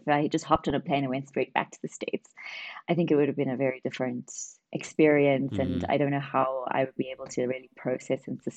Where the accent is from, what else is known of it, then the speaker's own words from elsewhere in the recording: South Africa; Yeah, so, I look very Indian, people would say, but I'm actually South African.